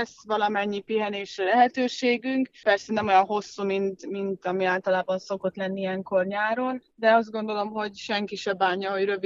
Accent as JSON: {"language": "Hungarian", "town": "Győr", "region": "Győr-Moson-Sopron", "country": "Hungary", "tie": "born or raised there", "said": "Hát ugye Győrben nevelkedtem, utánpótlásba"}